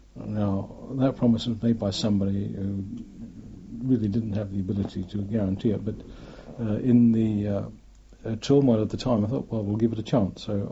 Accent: London, United Kingdom; born there; And I was born in Rotherhithe, in London's Dockland.

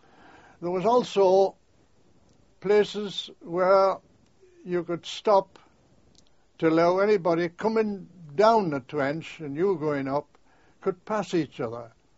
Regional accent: North East England, United Kingdom; And if you happen to meet another Northumberland, well, of course, that was your home.

